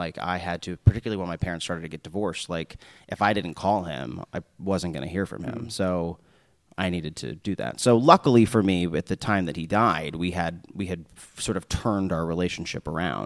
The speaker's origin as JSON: {"language": "English", "town": "Omaha", "region": "Nebraska", "country": "United States", "tie": "born or raised there", "lives_now": "New York, United States", "said": "Yeah, I think that I grew up in Omaha, Nebraska"}